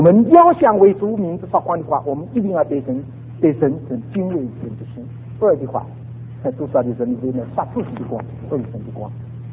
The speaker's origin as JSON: {"language": "Chinese", "region": "Shanghai", "country": "China", "said": "我们上海人叫一个人呢，不称之的哈，叫他花头"}